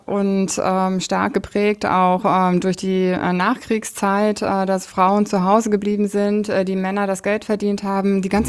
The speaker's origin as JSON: {"language": "German", "region": "East Germany", "country": "Germany", "tie": "born or raised there", "said": "Ich bin im Osten aufgewachsen. Ich bin mit einem anderen Modell aufgewachsen, damit auch mit einem anderen Umfeld."}